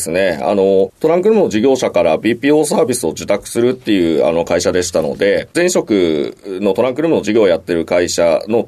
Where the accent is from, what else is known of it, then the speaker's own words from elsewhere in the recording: Kanagawa, Japan; 地元の神奈川に帰って不動産系のお仕事をしたいと思い、就職しました。